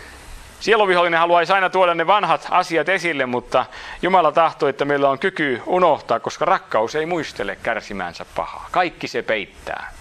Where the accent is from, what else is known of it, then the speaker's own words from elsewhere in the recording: Häme, Finland; Sitten mä oon Hämeestä vielä, niin te ymmärrätte, että se kestää aikaa, että pääsee uudessa ympäristössä aina niin kuin itse asiaan käsiksi.